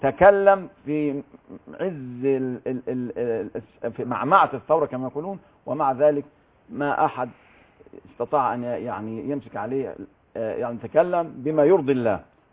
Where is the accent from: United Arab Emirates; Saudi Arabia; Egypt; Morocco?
Egypt